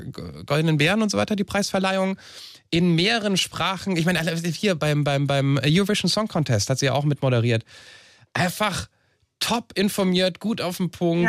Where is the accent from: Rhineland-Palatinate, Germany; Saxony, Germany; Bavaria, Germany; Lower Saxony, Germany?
Rhineland-Palatinate, Germany; Mainz; born there; Ich bin ja gebürtiger Mainzer, also eigentlich müsste ich ja hier Fasenacht im Blut haben.